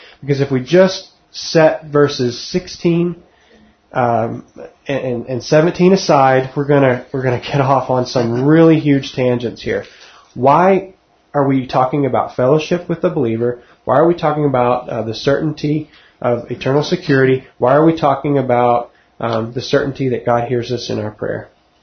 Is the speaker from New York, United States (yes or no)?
no; Texas, United States; accent: Texas; that's when my Texas accent actually comes out.